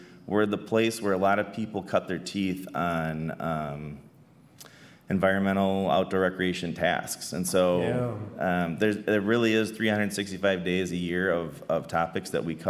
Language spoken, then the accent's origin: English; Eau Claire, Wisconsin, United States; and I grew up in Eau Claire. This was my nature center. I've been coming here for my whole 43 years.